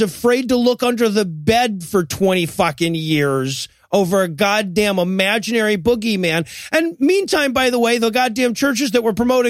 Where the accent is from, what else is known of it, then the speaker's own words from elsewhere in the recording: Detroit, Michigan, United States; also born or lived in South Georgia; I grew up right in the Satanic Panic, and I was in Detroit, Michigan for a lot of it, where there was, like, you know, a lot of that shit. But then I went to South Georgia